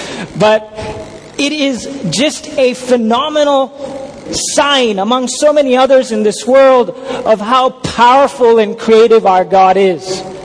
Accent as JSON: {"language": "English", "country": "India", "said": "I am an Indian and I am proud of being an Indian."}